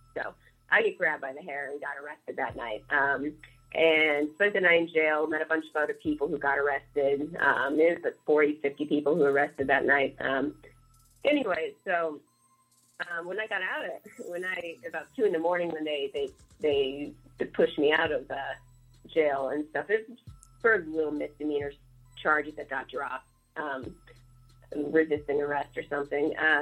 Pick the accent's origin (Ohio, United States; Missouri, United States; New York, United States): Missouri, United States; St. Louis; I'm from St. Louis. And, you know, so I'm in Chicago.